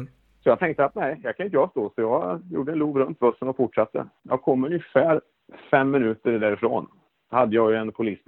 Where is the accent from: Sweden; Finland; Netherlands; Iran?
Sweden; jag förklarar också att jag är svensk, jag har varit här inte så länge